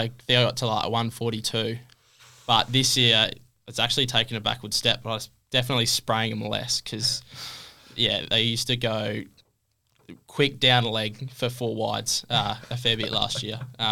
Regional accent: Dampier, Western Australia, Australia; growing up in Dampier, it's just like sport mental.

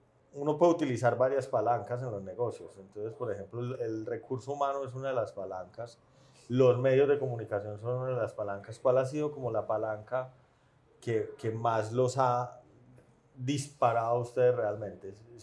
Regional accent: Colombia; Rigo es uno de los mejores exponentes que tenemos como colombianos de la versión positiva de Colombia.

